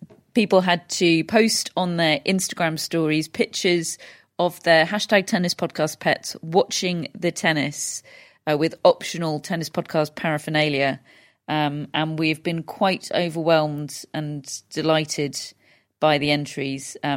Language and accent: English; United Kingdom; We're British.